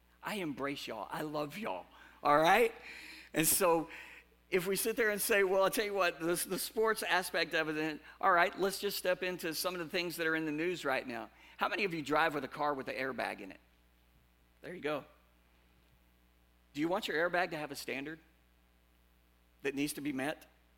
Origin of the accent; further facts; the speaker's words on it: Dallas, Texas, United States; I grew up in Dallas, Texas, and learned to drive in Dallas, Texas.